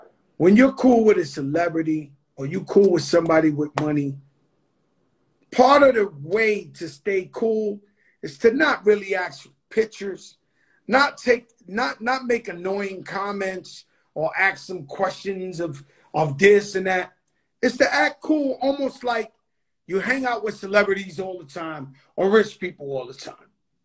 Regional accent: United States; Bro, I'm from Trinity Ave, 1000 Forest Projects.

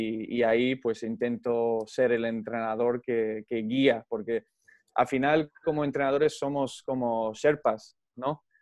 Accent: California, United States; moved away; Yo soy originalmente de California.

